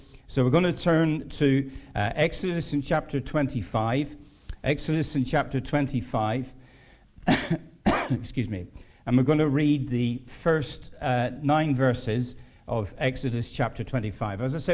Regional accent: Southampton, South East England, United Kingdom; because I'm from Southampton, and we're sending greetings to Northampton.

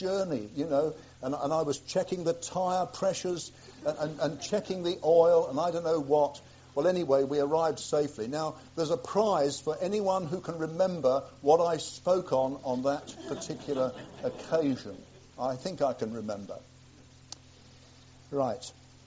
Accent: Leicester, East Midlands, United Kingdom; Now, I come from Leicester. I don't know whether any of you know where Leicester is. Just about 30-odd miles from here.

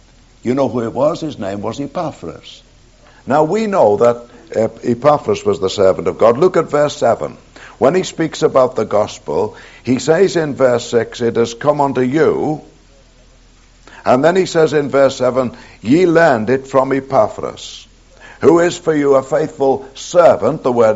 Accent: Liverpool, North West England, United Kingdom; now in Scotland; I came from Liverpool.

